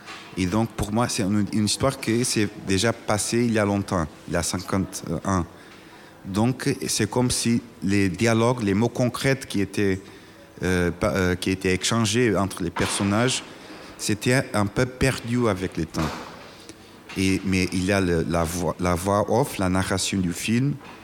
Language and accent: French; Portugal; moi, je suis portugais, j'habite pas à Los Angeles